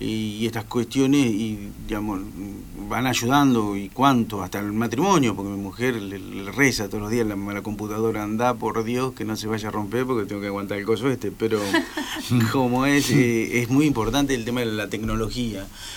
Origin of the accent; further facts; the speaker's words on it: Lincoln, Buenos Aires Province, Argentina; En mi pueblo, Lincoln, allí, bueno, era insoportable.